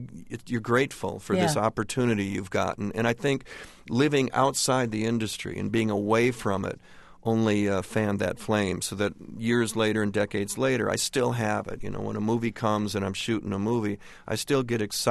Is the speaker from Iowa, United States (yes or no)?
no; Michigan, United States; we really wanted to raise the kids in a place we understood, and we're both from Michigan, and that was the choice.